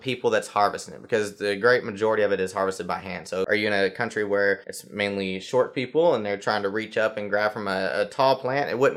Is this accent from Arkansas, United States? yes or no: yes; Arkansas, United States; now in Seattle, United States; This is why I'm here in Seattle. I'm from Arkansas.